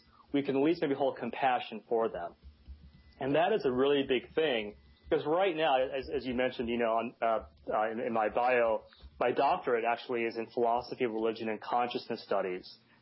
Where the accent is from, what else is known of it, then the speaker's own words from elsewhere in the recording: Los Angeles, California, United States; from Los Angeles.